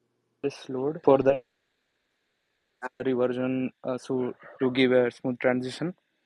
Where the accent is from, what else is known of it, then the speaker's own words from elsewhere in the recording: Hyderabad, Telangana, India; from India, Hyderabad in India.